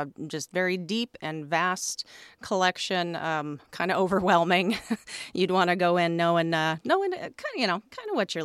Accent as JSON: {"language": "English", "town": "New Orleans", "region": "Louisiana", "country": "United States", "said": "because I am from New Orleans."}